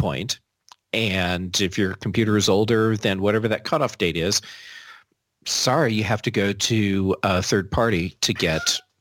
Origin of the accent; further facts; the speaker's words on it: United States; accent: American; I think it's my crazy American accent.